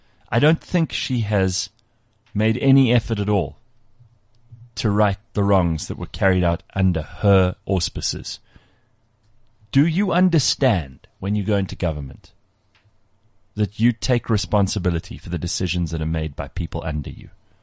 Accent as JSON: {"language": "English", "country": "South Africa", "said": "we try as a South African society to convince ourselves we're good people"}